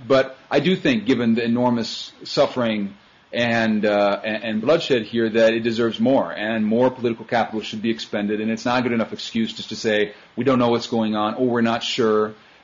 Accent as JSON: {"language": "English", "country": "United States", "said": "When I tell them that I'm from the United States"}